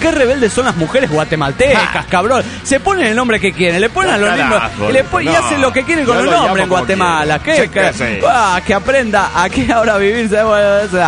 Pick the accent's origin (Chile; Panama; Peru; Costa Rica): Peru; Huancayo, Junín; Me encuentro ahora en Huancayo, mi ciudad natal, conocida como la ciudad incontrastable.